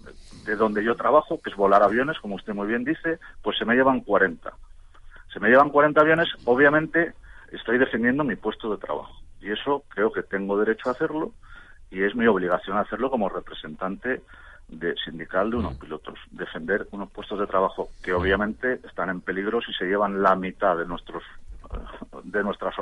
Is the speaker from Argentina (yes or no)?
no; Spain; ya me pongo como espectador y como español